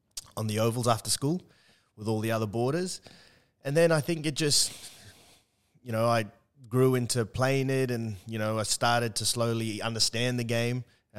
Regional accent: Port Moresby, National Capital District, Papua New Guinea; Born and raised in Port Moresby. So growing up, it was always soccer and cricket.

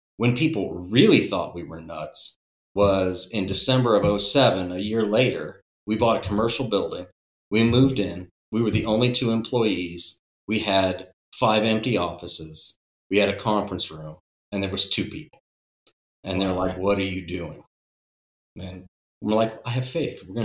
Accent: Fort Wayne, Indiana, United States; I'm from Fort Wayne. She's from Indianapolis. So we're both from Indiana, but we met in Honolulu in a dance club.

